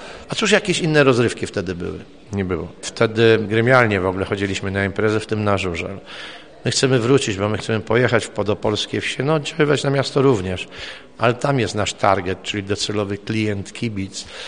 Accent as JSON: {"language": "Polish", "town": "Groszowice", "region": "Opole Voivodeship", "country": "Poland", "said": "ja z Groszowic, jak to miejscowe mówią"}